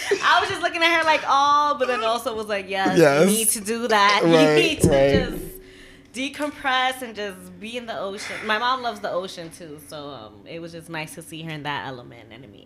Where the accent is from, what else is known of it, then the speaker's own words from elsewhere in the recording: New York, United States; I'm from the Heights, and Heights is literally little DR.